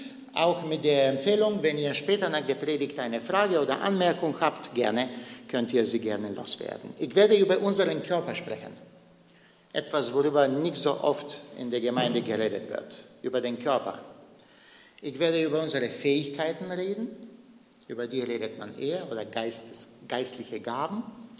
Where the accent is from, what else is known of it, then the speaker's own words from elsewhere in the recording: Bulgaria; Es gab ein Sprichwort bei uns in Bulgarien, nämlich das, was mir gehört, gehört mir, das, was dir gehört, gehört uns allen.